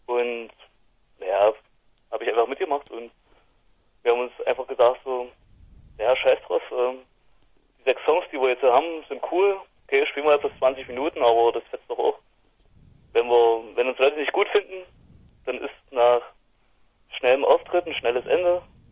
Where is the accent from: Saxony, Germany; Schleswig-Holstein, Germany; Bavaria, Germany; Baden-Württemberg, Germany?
Saxony, Germany; Torgau; now in Leipzig, Germany; Wir kommen ursprünglich aus Torgau.